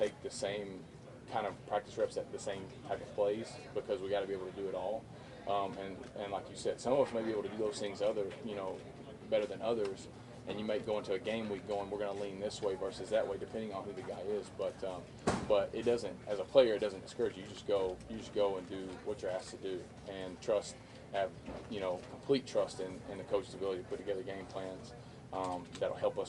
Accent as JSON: {"language": "English", "region": "Texas", "country": "United States", "tie": "born or raised there", "said": "I think growing up in Texas, and I've worn number 12 most of my career because of Roger Staubach."}